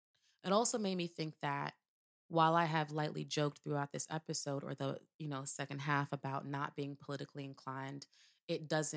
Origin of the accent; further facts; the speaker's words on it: Morgantown, West Virginia, United States; Tuesday, I drove into Virginia from my hometown of Morgantown, West Virginia